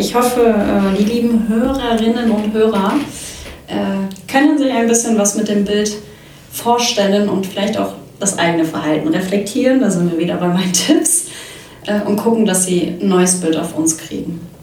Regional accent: North Rhine-Westphalia, Germany; ich bin in Nordrhein-Westfalen groß geworden

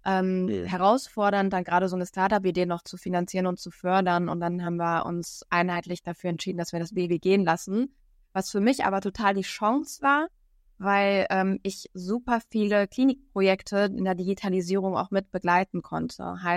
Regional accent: Bielefeld, North Rhine-Westphalia, Germany; ich komme aus Bielefeld, bin auch in NRW geblieben, habe in Paderborn und in Bochum, also in Ostwestfalen und im Ruhrgebiet studiert und mein BWL-Master gemacht, ganz klassisch.

